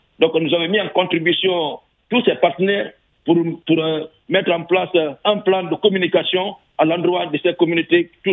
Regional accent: Nzérékoré Region, Guinea; Vous savez, chez nous, en Guinée forestière, il y a le rituel qu'il ne faut pas obliger.

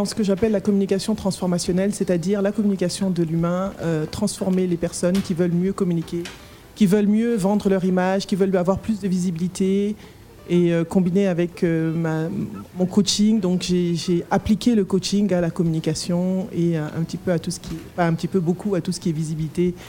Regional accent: Côte d’Ivoire; also born or lived in France / Senegal; Oui, en fait, j'ai grandi en partie en Côte d'Ivoire et en France. Donc, j'ai fait les navettes entre Paris, Dakar, Abidjan.

